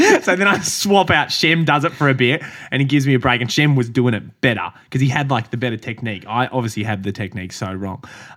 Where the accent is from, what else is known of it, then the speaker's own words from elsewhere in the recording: Australia; see, I'm a Aussie bloke. I'm trying.